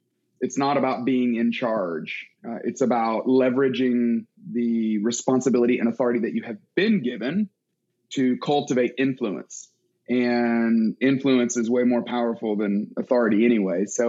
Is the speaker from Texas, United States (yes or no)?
no; Tuscaloosa, Alabama, United States; moved away as an adult; also born or lived in Atlanta; I grew up in Alabama, Tuscaloosa. They play football there. My family are big Crimson Tide football fans. Oof. Moved to Atlanta to go to college, studied engineering at Georgia Tech